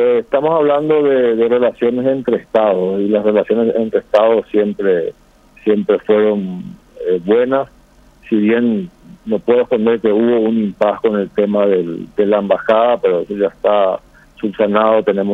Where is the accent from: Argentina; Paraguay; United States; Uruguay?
Paraguay; tanto como paraguayo como también vinculado al Estado de Israel